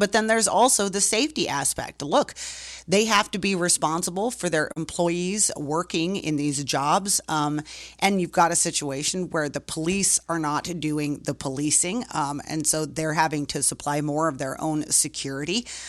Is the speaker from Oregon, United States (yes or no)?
yes; Oregon, United States; Yeah, just on a personal note, I grew up in Oregon, outside of Portland